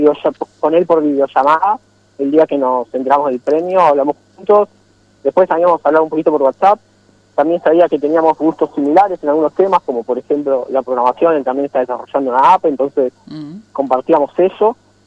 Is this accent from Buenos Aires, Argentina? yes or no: yes; Buenos Aires, Argentina; tengo 17 años, estoy en quinto año, ya estoy por terminar la secundaria. Soy de Buenos Aires, Argentina, acá en Capital, vivo en Villa Pueyrredón, que es un barrio de la ciudad. Fui al colegio en Belgrano.